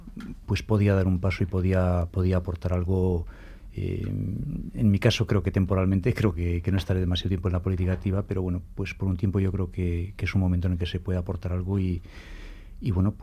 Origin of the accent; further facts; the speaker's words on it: Bermeo, Basque Country, Spain; Soy original de Bermeo.